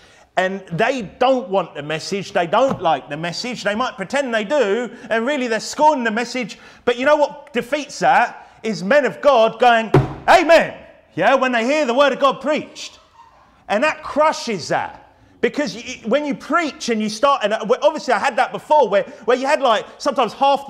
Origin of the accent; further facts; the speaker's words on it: United Kingdom; Yeah, and I know we're British here. I know we're slightly different, yeah?